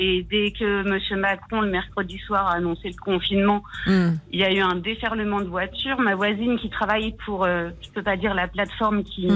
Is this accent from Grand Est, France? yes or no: no; Normandy, France; Moi là-bas, je viens de Normandie.